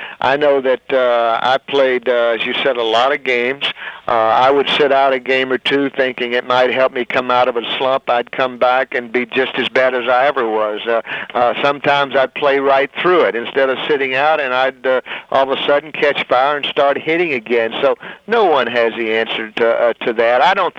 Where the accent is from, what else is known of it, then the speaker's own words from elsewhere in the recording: Little Rock, Arkansas, United States; I grew up right here in Little Rock, so it gave me a chance to come home and spend a day or so with my mother